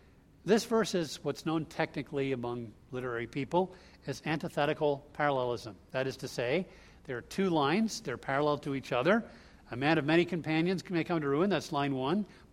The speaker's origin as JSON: {"language": "English", "town": "Vancouver", "region": "British Columbia", "country": "Canada", "said": "I'm from Vancouver, eh?"}